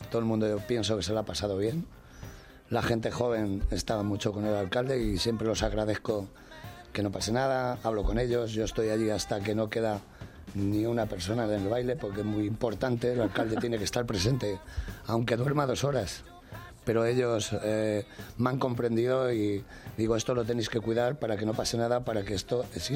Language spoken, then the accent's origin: Spanish; Spain; Soy campeño 100% y español.